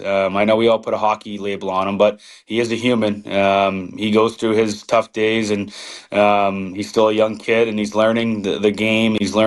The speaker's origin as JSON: {"language": "English", "town": "Boston", "region": "Massachusetts", "country": "United States", "tie": "born or raised there", "said": "growing up in the Boston area, you know, everyone's is diehard Red Sox, diehard Patriots"}